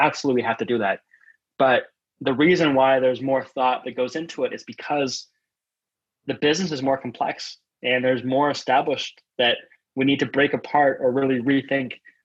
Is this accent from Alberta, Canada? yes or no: no; Vancouver, British Columbia, Canada; I started out in e-commerce growing up in Vancouver at a company called Indochino